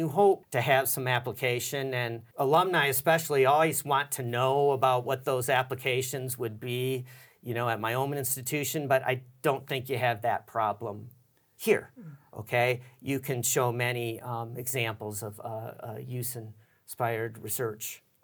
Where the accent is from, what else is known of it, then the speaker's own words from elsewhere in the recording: United States; they're usually surprised when I say I'm from the United States because I look somewhat Scottish. And so they usually assume I'm from the United Kingdom. And then I tell them I'm from the U.S.